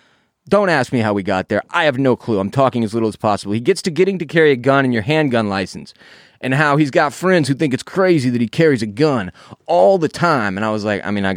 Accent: Houston, Texas, United States; I've been around guns my whole life, so I'm not particularly alarmed by this, being from Texas and growing up in Houston and having a lot of friends who hunt and shit.

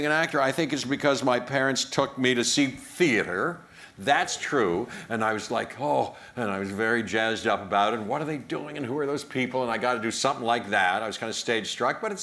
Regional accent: Pittsburgh, Pennsylvania, United States; I came from Pittsburgh, West Homestead, and when I was 17, I tried out for Carnegie Mellon University

